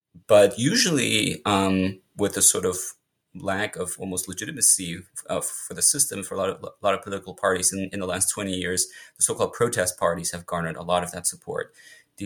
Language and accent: English; Germany; regular visits back to my home country. And so it kind of feels like every time I go back, which is usually once a year for a month or two, it still has just qualitatively changed the discourse. The rhetoric seems to have changed. So in Germany